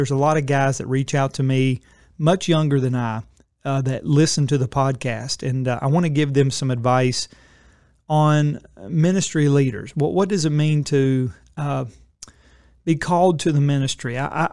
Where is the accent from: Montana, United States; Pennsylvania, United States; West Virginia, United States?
West Virginia, United States; Beckley; so I was born in Beckley, West Virginia. My dad was, that's where I'm from, born there.